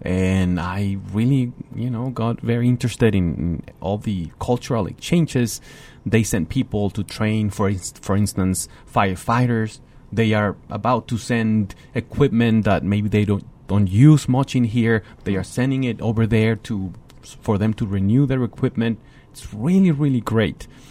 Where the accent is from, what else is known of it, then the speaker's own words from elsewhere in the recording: Coahuila, Mexico; English is a second language; the former conductor was a really good friend of mine who was the concertmaster of my hometown orchestra, Camerata de Coahuila.